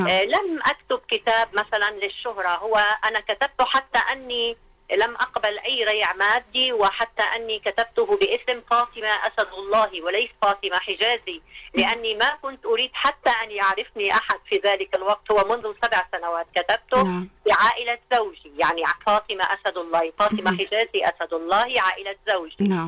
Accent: Lebanon; طبعا أنا في كلبنانية، عندما كنا نأتي إلى إيران

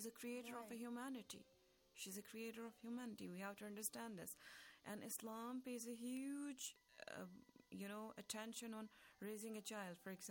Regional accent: Jammu and Kashmir, India; now in Qom, Iran; I hail from Indian Administrative Kashmir, and I've been living in Qom for some 10 years studying Islamic studies

